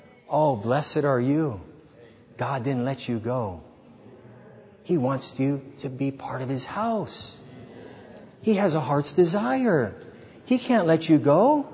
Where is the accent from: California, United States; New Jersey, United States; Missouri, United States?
California, United States; I grew up in Orange County.